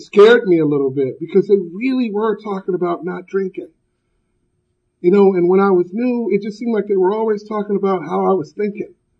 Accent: Los Angeles, California, United States; He is from Compton, I am from Watts.

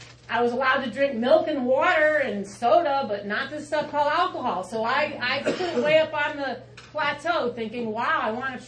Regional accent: East Coast, United States; also born or lived in New Jersey / Pennsylvania / Connecticut / Rhode Island; I was born in New Jersey. I lived in Pennsylvania, Connecticut, Rhode Island. I'm from the East Coast.

